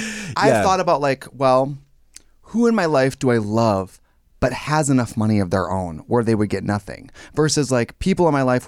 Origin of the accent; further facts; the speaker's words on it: Wausaukee, Wisconsin, United States; In my hometown in Wausaukee, Wisconsin, I'm filthy rich.